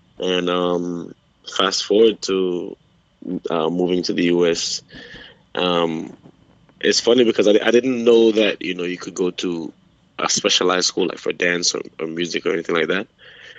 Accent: Caracol, Grenada; now in United States; I was born and raised in Caracol, Grenada.

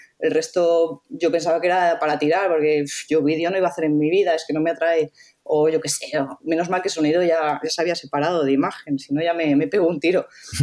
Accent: Valencia, Valencian Community, Spain; Sí, yo soy de Valencia.

